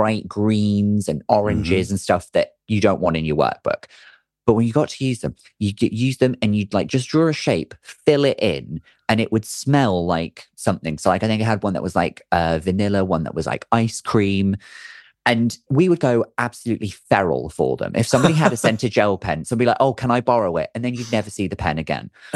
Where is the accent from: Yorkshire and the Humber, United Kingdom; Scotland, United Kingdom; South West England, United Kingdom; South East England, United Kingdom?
South West England, United Kingdom; Redruth; So I grew up, so my hometown is Redruth. Right. It's not like a huge place. You can pretty much walk everywhere.